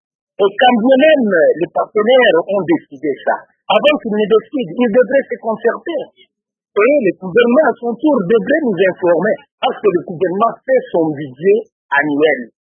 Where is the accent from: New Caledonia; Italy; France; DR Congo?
DR Congo; nous sommes congolais.